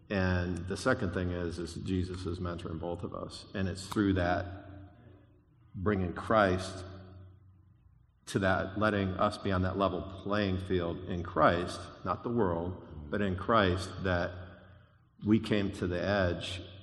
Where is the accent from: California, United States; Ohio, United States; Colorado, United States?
Ohio, United States; So, I grew up churched in a congregational church. I grew up here in Ohio, so did Sherry.